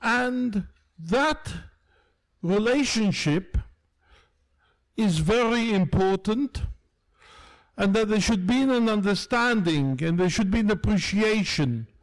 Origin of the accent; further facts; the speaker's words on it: Westminster, London, United Kingdom; born there; I live in England. I was actually born in Westminster, despite my accent.